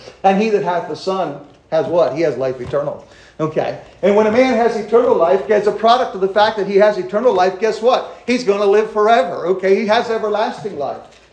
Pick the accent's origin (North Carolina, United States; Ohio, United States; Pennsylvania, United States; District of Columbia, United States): Pennsylvania, United States; accent: Southern Pennsylvania; You can obviously tell that I don't have the right accent. Okay. I speak like I'm from Southern Pennsylvania.